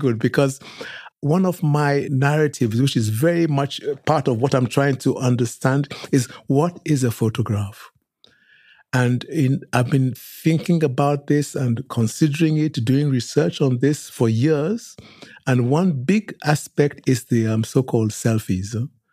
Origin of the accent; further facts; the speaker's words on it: Lagos, Nigeria; also born or lived in Oxford, United Kingdom; I was born in Oxford, very small town, really, in Britain. But I grew up in Lagos. When I was growing up in Lagos in the 50s, it was a relatively small town too, about 500,000 people, but now it's 20 million.